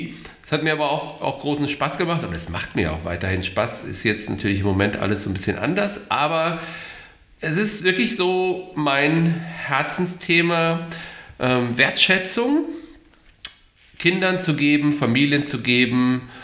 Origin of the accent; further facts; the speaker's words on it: Bremen, Germany; born there; ich bin in Bremen geboren, so wie der Goofy auch.